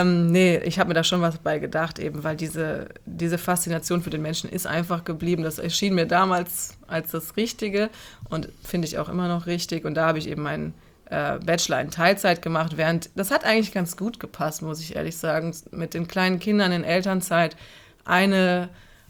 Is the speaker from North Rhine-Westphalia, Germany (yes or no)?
yes; Cologne, North Rhine-Westphalia, Germany; Und Köln ist meine Heimatstadt, ich werde sie immer lieben.